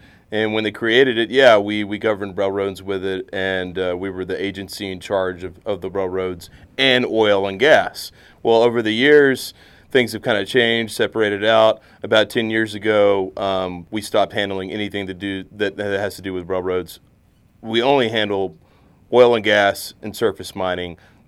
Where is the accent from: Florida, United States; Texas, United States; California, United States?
Texas, United States; Brownfield; So, yeah, I grew up out in West Texas in Brownfield, a little bitty town out here.